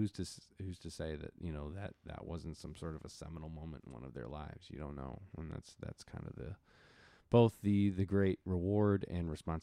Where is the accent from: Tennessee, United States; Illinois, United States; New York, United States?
Illinois, United States; Rockford; The Crossroads Blues Society out in my hometown, Rockford, Illinois, has had me come out several times to present